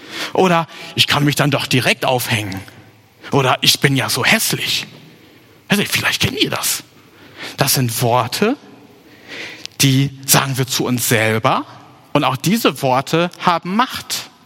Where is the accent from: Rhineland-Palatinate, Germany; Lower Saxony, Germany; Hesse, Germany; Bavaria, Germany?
Lower Saxony, Germany; Papenburg; hier in Papenburg werden die ja gebaut, in meiner Heimat da teilweise.